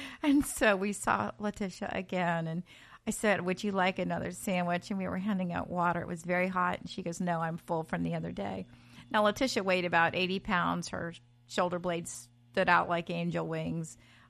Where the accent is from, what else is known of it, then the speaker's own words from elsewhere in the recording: Virginia, United States; I'm from Virginia, and we were living in Charlottesville.